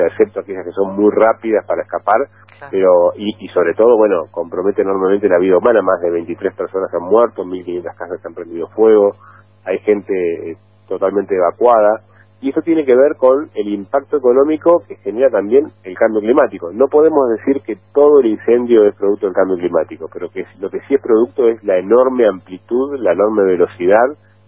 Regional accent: General Madariaga, Buenos Aires Province, Argentina; Mira, yo soy de General Madariaga, ahí cerquita de Pinamar. De hecho, no estoy hoy en Madariaga porque vine a Buenos Aires por un trámite, porque estoy de vacaciones, pero tuve que venir. Me crié en Madariaga

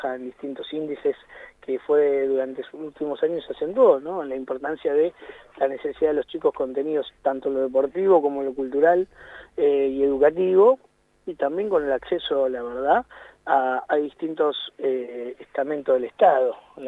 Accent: La Plata, Buenos Aires Province, Argentina; soy platense y conozco mucho.

